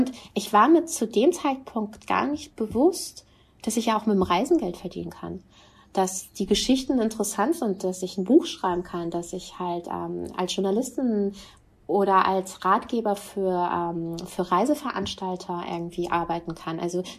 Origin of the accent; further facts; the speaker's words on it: Lisbon, Portugal; Und 3 Tage später saß ich in Lissabon, in meiner Heimatstadt. Ich habe halt in Lissabon studiert.